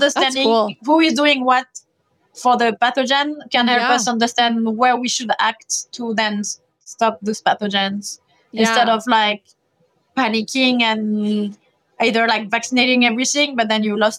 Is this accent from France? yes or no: yes; France; English is a second language; So I'm French, as you got from the introduction and from my accent, maybe.